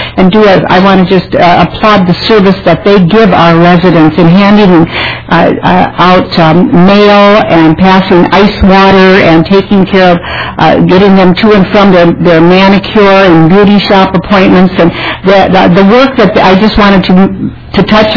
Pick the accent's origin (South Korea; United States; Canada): United States; Faribault, Minnesota; I'm from Faribault, Minnesota, and I worked in the Faribault State Schools and Hospital 40 years ago.